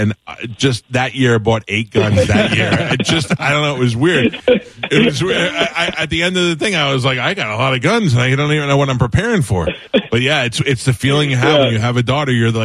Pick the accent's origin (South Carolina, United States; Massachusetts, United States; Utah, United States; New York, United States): New York, United States; I grew up in New York. I met Lou Piniella one time, and my dad met Joe Klecko from the Jets one time